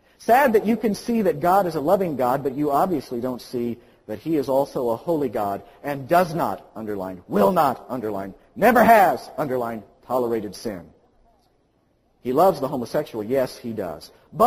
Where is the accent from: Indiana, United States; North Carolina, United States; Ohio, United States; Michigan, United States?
Indiana, United States; Acton; You see, I was raised in Sodom. It's actually called Acton, Indiana, but But I suspect many of us were raised in Sodom.